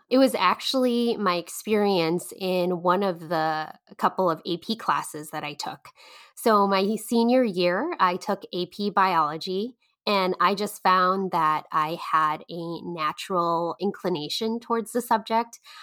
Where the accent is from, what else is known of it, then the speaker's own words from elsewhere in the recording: Chicago, Illinois, United States; I was raised in Chicago, but I wasn't born in Chicago. I immigrated to the United States as a refugee at a very young age, 11 months old to be exact, and landed in Chicago, Illinois.